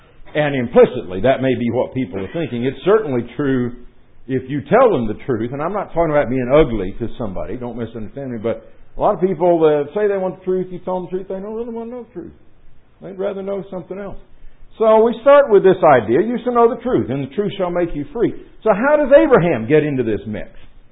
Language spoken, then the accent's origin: English; Indianapolis, Indiana, United States; I grew up in Indianapolis, and the daily newspaper there had this verse on the masthead every day